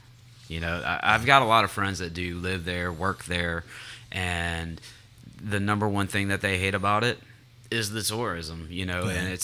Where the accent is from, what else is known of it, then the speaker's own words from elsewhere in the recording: New Orleans, Louisiana, United States; born there; Yeah, I was born in New Orleans.